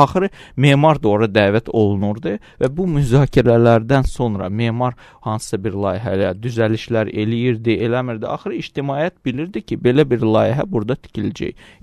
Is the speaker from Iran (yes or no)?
no; Baku, Azerbaijan; born there; bəlkə biz bir Azərbaycanlı kimi bir məsləhət verərik. Axı, mən bu Bakıda anadan olmuşam, bu mənim şəhərim. Mənim ölkəmdir.